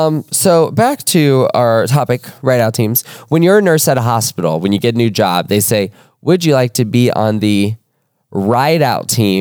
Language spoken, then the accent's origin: English; Florida, United States; like I remember growing up in Florida